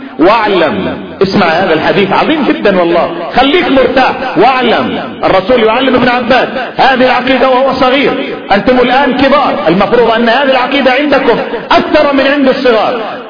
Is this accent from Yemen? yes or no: yes; Yemen; عندنا في اليمن مثلا 1,500,000 موظف